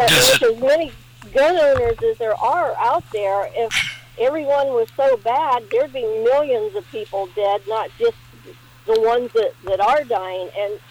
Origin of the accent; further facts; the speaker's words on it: United States; I like our Constitution. I'm American.